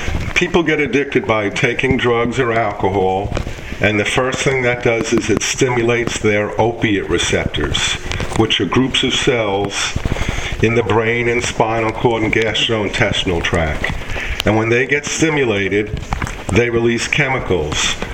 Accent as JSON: {"language": "English", "town": "The Bronx", "region": "New York", "country": "United States", "said": "No. I'm from New York originally, the Bronx."}